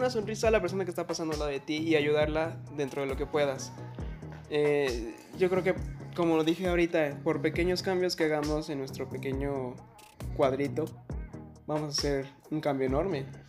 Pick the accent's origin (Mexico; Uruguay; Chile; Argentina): Mexico; Me da pena decir que soy mexicano por todos los estereotipos que existen, no por ser mexicano.